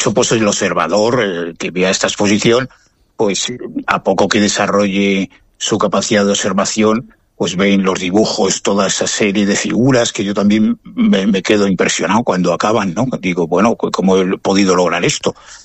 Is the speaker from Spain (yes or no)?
yes; Cuenca, Castilla-La Mancha, Spain; yo soy conquense, apasionado de Cuenca.